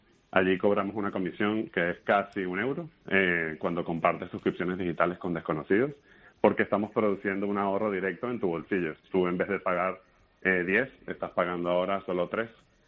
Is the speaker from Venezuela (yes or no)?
yes; Caracas, Capital District, Venezuela; De Caracas.